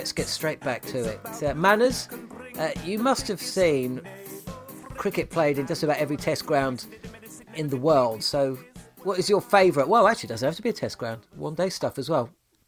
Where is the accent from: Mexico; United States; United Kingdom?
United Kingdom; London; growing up in South London, the Oval was always the county or the ground nearest to me.